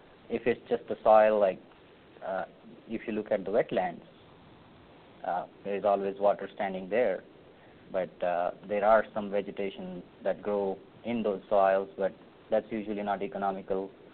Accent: India; now in United States; So I'm from India. I did my undergraduate and master's in agricultural engineering from India

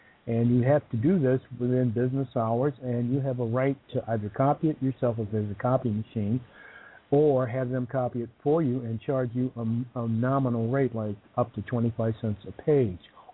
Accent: Illinois, United States; a famous case which I'm familiar with because I grew up in Cook County, Illinois.

